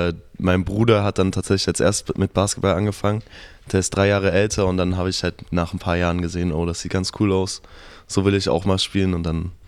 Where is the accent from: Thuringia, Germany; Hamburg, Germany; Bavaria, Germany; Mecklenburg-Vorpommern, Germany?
Thuringia, Germany; Erfurt; Ja, ich bin ja aus Erfurt, ich kenne Erfurt schon gut.